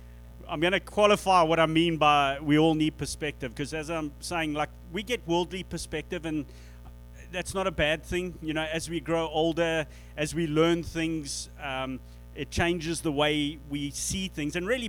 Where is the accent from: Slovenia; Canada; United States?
Canada; growing up in Canada, it's not something you see all that often.